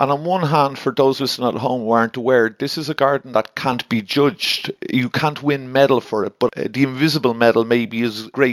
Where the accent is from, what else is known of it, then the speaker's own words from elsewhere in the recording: Ireland; being Irish and male, those genes don't really work too well together at all